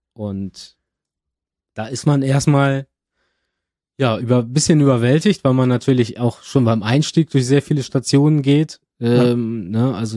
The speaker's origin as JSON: {"language": "German", "town": "Norderstedt", "region": "Schleswig-Holstein", "country": "Germany", "tie": "born or raised there", "also_born_or_lived": "Hamburg", "moved": "as an adult", "said": "Ich bin geborener Hamburger, in Norderstedt aufgewachsen, nördlich von Hamburg, auch sehr schön, also im Speckgürtel."}